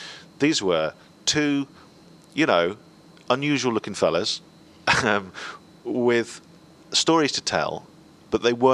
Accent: Scotland, United Kingdom; accent: Scottish; And my accent started to fade quite quickly. And my mum is Swiss, so she's got a Swiss accent. My dad's from the north of England. So there was no one to back up my accent. There was no brothers, no sisters. There was no one else Scottish.

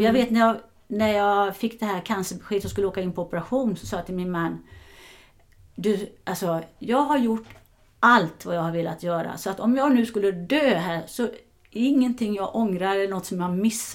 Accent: Sweden; eftersom jag är svensk.

